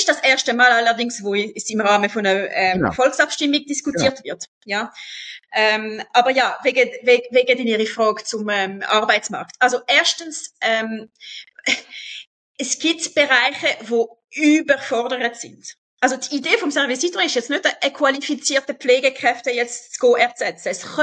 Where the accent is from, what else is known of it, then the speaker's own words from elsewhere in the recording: Geneva, Switzerland; also ich sehe es einfach in Genf, ich bin ursprünglich aus Genf